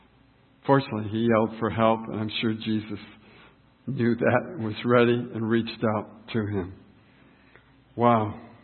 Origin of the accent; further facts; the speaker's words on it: Fort Wayne, Indiana, United States; I'm from Fort Wayne, Indiana, in Auburn, Indiana.